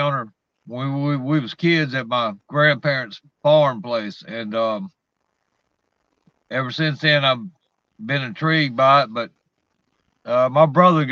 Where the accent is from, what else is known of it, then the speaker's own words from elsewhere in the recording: Louisiana, United States; now in Mississippi, United States; no, I'm from Louisiana, but I've been here probably over 30 years. So I guess I'm from here.